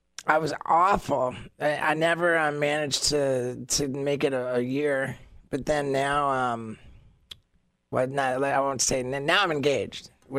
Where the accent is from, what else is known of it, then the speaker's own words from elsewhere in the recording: England, United Kingdom; born there; My mom was born in Canada, and dad was born in the States, and I was born in England.